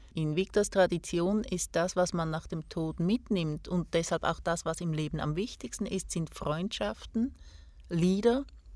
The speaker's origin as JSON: {"language": "German", "country": "Switzerland", "said": "Also ich kann meine innere Schweizerin nicht ablegen"}